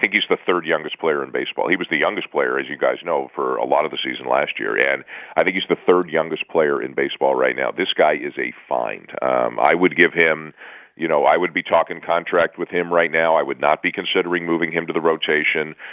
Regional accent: Canada; We're all Canadian, and whether you're in St. John's or Victoria or anywhere in between, we all wear the flag quite a bit.

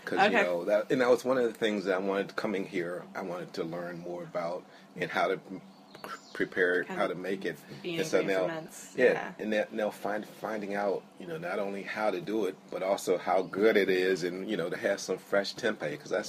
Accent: Washington, District of Columbia, United States; now in Harrisburg, United States; I live in Harrisburg, Pennsylvania. I'm originally from Washington, D.C.

